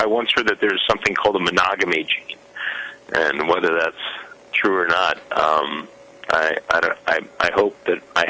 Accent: Midwest, United States; growing up in the Midwest, I felt like there was a gamut of stories that aren't getting told.

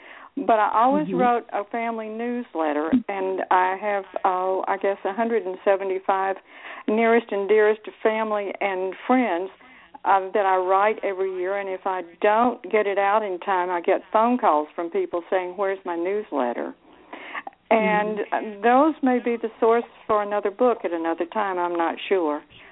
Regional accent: Cedar Creek, United States; when I grew up in Cedar Creek and the road to our house had one lane. So I just sort of, you don't realize where you're from until you move away

